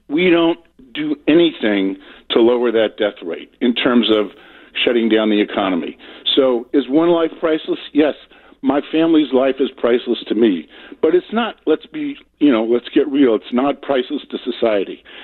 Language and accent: English; Hudson, New Hampshire, United States; I'm actually from Hudson, sorry.